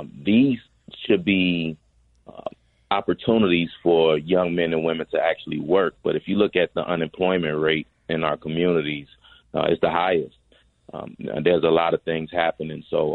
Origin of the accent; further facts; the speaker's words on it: Englewood, United States; I grew up in Englewood